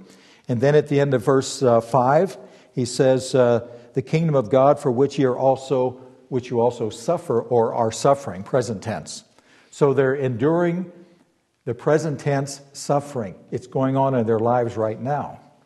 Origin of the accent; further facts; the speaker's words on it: United States; We're born and raised in the West and in America, for which I am grateful.